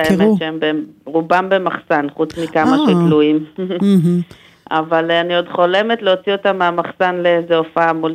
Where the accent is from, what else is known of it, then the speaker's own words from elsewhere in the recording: Jerusalem, Jerusalem District, Israel; קודם כל אני ירושלמית בדם ובנפש. למרות שעזבתי את ירושלים המון פעמים, באמת המון המון אינספור פעמים וחזרתי